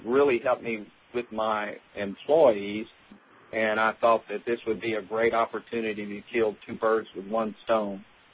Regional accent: Lake Charles, Louisiana, United States; I'm from Lake Charles, Louisiana.

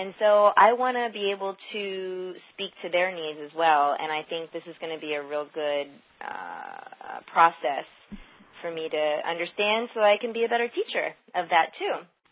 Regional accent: New Jersey, United States; Well, I'm a Jersey girl, originally

